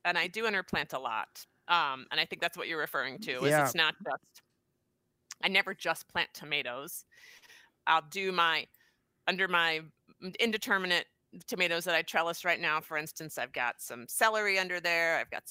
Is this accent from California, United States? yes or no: no; Connecticut, United States; I was born and raised in Southern Connecticut